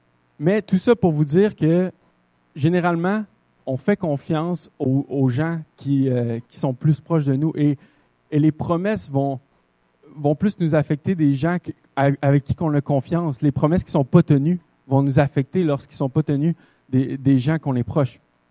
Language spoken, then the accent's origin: French; Quebec City, Quebec, Canada; now in Lévis, Canada; moi et Joanie, on vient de Québec. Donc, on habite à Lévis maintenant.